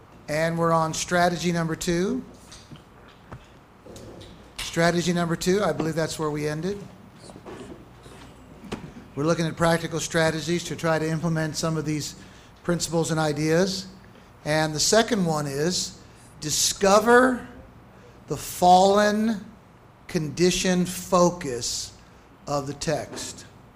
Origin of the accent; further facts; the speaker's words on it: St. Louis, Missouri, United States; Brian was formerly the president of Covenant Theological Seminary in my hometown of St. Louis.